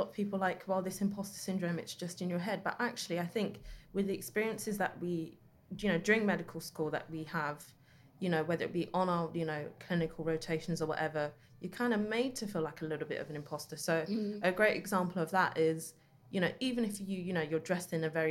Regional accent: London, United Kingdom; growing up in East London, none of my family being medics at all

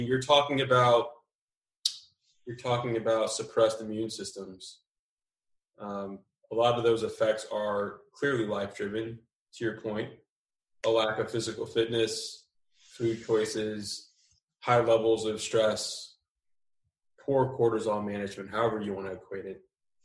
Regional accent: Houston, Texas, United States; you know, when you grew up where I grew up, you know, I grew up in Fifth Ward, Houston, which is no different than Conte, California, or the Bronx, New York

